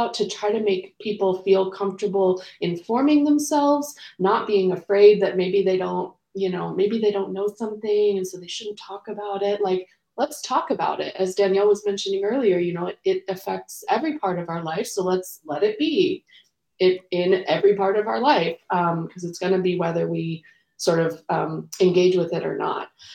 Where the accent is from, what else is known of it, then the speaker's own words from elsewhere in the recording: New Mexico, United States; moved away as an adult; now in Wisconsin, United States; So my love for Wisconsin runs deep, but I'm from New Mexico. So moved here with my husband last year and our kiddo.